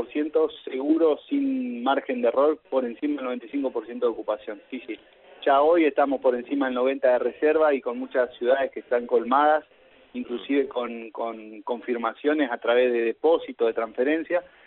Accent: Concordia, Entre Ríos, Argentina; yo soy de Concordia y tengo más palpable lo que nos pasa a nosotros

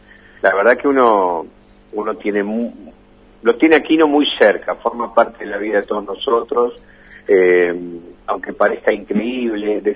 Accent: Argentina

